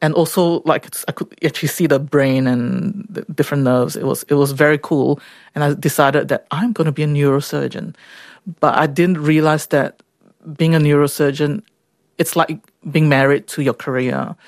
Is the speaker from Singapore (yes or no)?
yes; Singapore; Church is something that I grew up in Singapore.